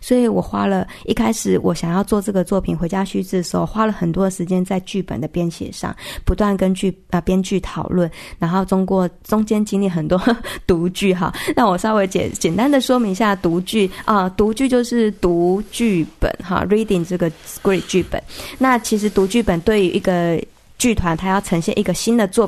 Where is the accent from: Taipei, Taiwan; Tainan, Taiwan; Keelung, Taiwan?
Tainan, Taiwan; 他们其实知道我是台南的人